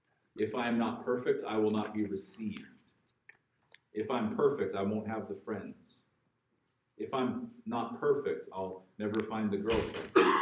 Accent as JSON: {"language": "English", "country": "Canada", "said": "I am Canadian"}